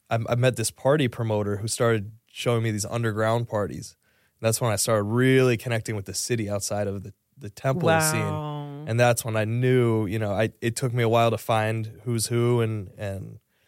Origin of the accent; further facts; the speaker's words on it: Vermont, United States; Well, I grew up in Vermont, so it was more like cabins and igloos, you know?